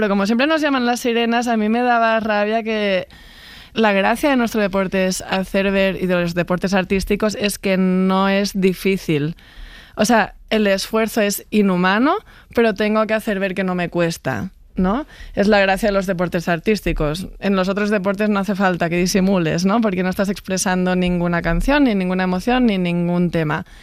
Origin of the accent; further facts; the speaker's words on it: Catalonia, Spain; para las que somos de Cataluña, porque es en San Cugat, que es al lado de Barcelona.